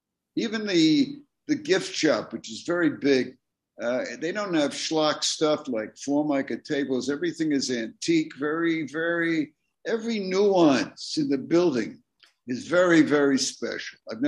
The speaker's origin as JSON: {"language": "English", "town": "Brooklyn", "region": "New York", "country": "United States", "tie": "born or raised there", "said": "And because I'm much older than Glenn, I was able to tell stories about growing up in Brooklyn."}